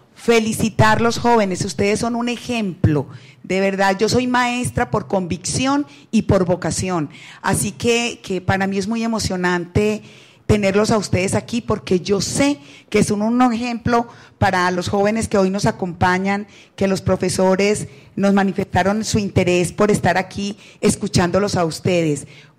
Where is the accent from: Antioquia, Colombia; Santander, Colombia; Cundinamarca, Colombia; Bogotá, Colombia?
Antioquia, Colombia; Girardota; Yo soy de Girardota, no vivo en Girardota, pero soy de allá.